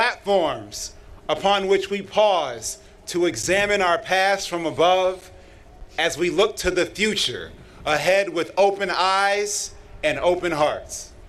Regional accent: Detroit, Michigan, United States; From Flint to my hometown of Detroit, from Dexter to Delta County, let us choose to lock arms and walk forward together

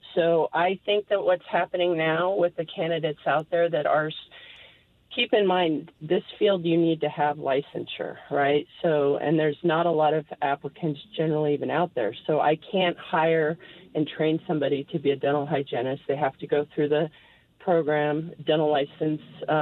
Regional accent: Colorado, United States; moved away as an adult; I'm originally from Colorado prior to moving here 7 years ago

